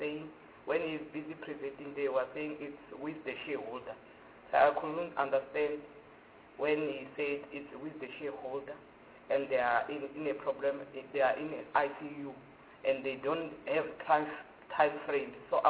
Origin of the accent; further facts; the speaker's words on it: Limpopo, South Africa; I'm from Limpopo province.